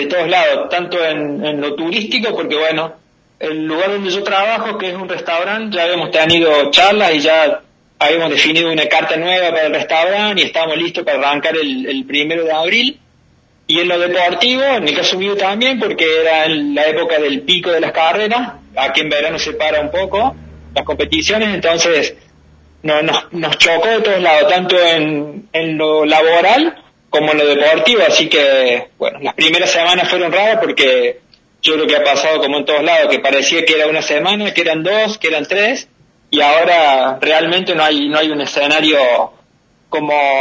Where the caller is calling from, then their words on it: Lloret de Mar, Catalonia, Spain; Bueno, yo estoy en España. Mi pueblo se llama Lloret de Mar, que pertenece a la provincia de Cataluña. Estoy a 70 kilómetros más o menos de Barcelona